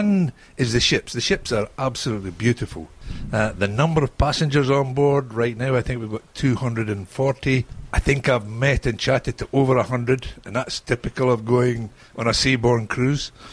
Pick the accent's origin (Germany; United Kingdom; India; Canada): United Kingdom; Scotland; now in United States; I'm from Fife in Scotland, but currently living in the United States.